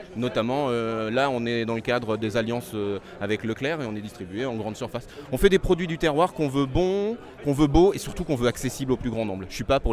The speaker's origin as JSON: {"language": "French", "region": "the Alps", "country": "France", "tie": "born there", "said": "Ah ouais, moi je suis né dans les Alpes et je pense que j'y passerai ma vie et je mourrai dans les Alpes."}